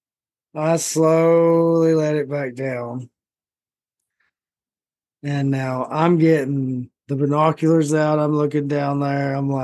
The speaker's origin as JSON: {"language": "English", "region": "Appalachia", "country": "United States", "said": "I'm from Appalachia."}